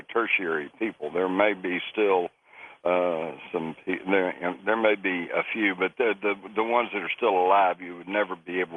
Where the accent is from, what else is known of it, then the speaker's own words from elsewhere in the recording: Fort Worth, Texas, United States; I partied in Dallas. I grew up in Fort Worth. I was going to school in Denton at North Texas University.